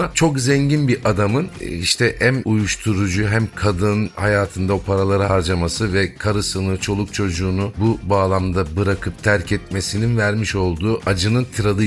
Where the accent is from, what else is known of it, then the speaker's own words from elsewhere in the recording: Istanbul, Turkey; Ben o zaman Ortaköy'de oturuyordum. Annem Merter'de. Doğduğum, büyüdüğüm yer, ev Merter.